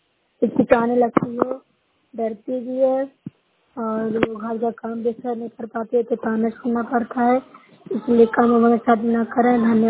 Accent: Bihar, India

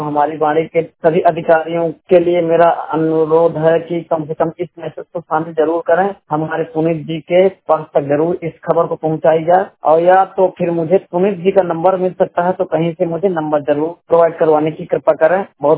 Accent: Banda, Uttar Pradesh, India; मैं बांदा उत्तर प्रदेश का मूल निवासी हूँ।

